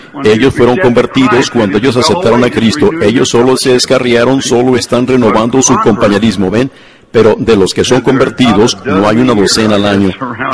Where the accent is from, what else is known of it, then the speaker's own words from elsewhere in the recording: Louisville, Kentucky, United States; en Louisville, cuando él estuvo en mi ciudad natal